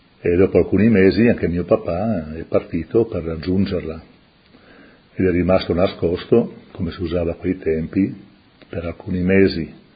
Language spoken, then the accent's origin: Italian; Udine, Friuli-Venezia Giulia, Italy; born there; also born or lived in Switzerland; sono nato a Udine, all'ospedale